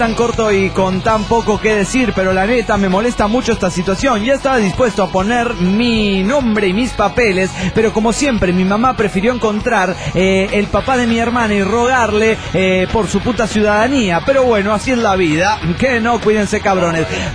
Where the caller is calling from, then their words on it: Guadalajara, Jalisco, Mexico; de Guadalajara, Jalisco, México.